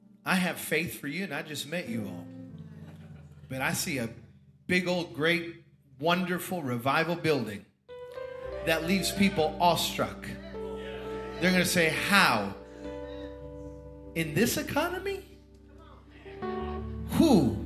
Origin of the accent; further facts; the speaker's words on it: Johnson City, Tennessee, United States; you can see that I'm from East Tennessee and my loafers with no socks, right? Amen. This is how we dress over in Johnson City.